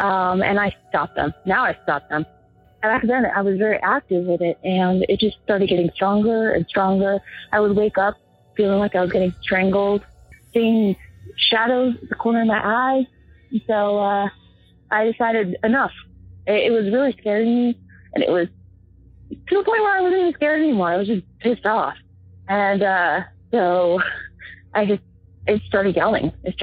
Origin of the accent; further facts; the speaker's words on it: Phoenix, Arizona, United States; I'm from Phoenix, Arizona.